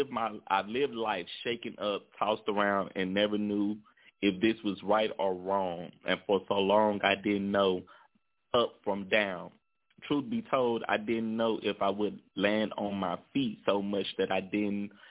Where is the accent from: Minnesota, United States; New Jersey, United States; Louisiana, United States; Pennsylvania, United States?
Louisiana, United States; Shreveport; they have a street in my city, in my hometown, Shreveport, named after you.